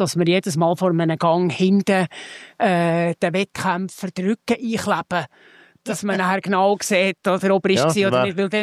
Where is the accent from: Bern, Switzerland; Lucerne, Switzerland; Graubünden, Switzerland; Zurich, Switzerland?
Bern, Switzerland; als Berner stelle ich mir die Frage